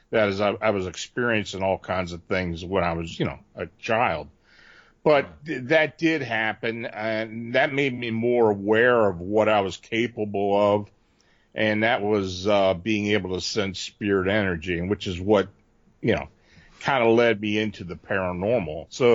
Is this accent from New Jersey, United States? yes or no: no; Gettysburg, Pennsylvania, United States; also born or lived in Maryland; I was born and raised near the Gettysburg Battlefield in South Central Pennsylvania, which is where I do reside again. I lived down in Maryland near Baltimore for about 40 years, and I moved back up here.